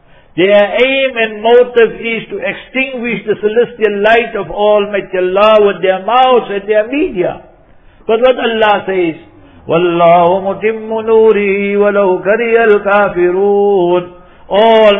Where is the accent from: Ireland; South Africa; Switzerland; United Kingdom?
South Africa; Heidelberg, Gauteng; born there; I was born in Heidelberg, and if you take Islamically 64 years, and English calendar Gregorian 62 years.